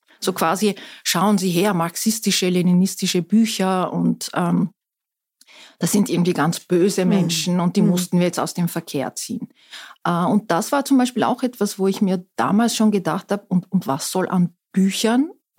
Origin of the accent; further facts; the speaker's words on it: Istanbul, Turkey; moved away as an adult; also born or lived in Ankara; now in Innsbruck, Austria; Also wir zwei Kinder sind in Ankara auf die Welt gekommen. Aufgewachsen bin ich allerdings in Istanbul, wohin wir dann gezogen sind. Und mit 19 bin ich dann nach Österreich gekommen, allerdings nicht nach Wien, sondern nach Tirol, nach Innsbruck.